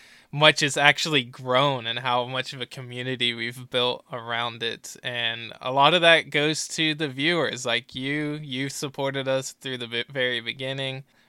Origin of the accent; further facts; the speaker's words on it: Daytona Beach, Florida, United States; also born or lived in Orlando, Florida; now in LaGrange, United States; I live in LaGrange, Georgia, so a very small town compared to where I was born in Orlando, Florida, and where I grew up in Daytona.